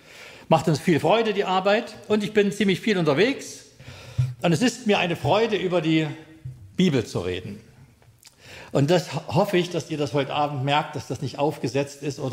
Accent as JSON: {"language": "German", "town": "Jena", "region": "Thuringia", "country": "Germany", "tie": "born or raised there", "also_born_or_lived": "Leipzig", "lives_now": "Lüchen, Germany", "said": "Wir leben in der Nähe von Neustrelitz in Lüchen. Ich bin aufgewachsen in Jena, habe dann 20 Jahre in Leipzig gelebt."}